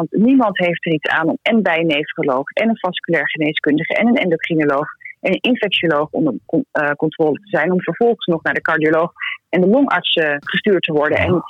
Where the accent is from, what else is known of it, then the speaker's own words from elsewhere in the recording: Amsterdam, North Holland, Netherlands; Maar wie weet joh, misschien onderschatten wij als Amsterdammers wel gewoon hoe leuk de rest van de wereld is.